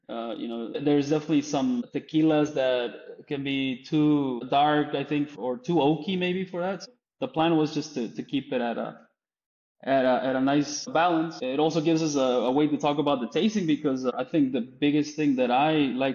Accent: Jalisco, Mexico; You know, we're from just homey places where, you know, with people, if you meet somebody from my hometown on the other side of the world, you just, by looking, you know, they're from a small town in Jalisco, and you hit it off, you know.

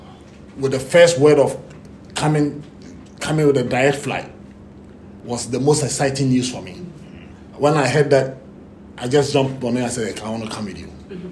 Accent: Ghana; for me, as a Ghanaian and as an entrepreneur, having the future or looking at the future of coming to do business in Barbados

